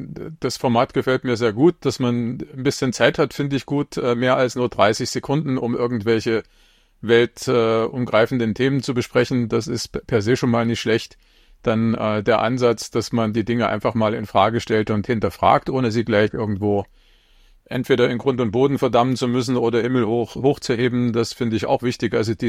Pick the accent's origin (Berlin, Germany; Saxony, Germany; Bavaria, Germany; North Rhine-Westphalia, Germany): Saxony, Germany; Leipzig; born there; Ich bin in Leipzig geboren. 1969, auch schon eine ganze Weile her, habe dann dort eine Weile gelebt.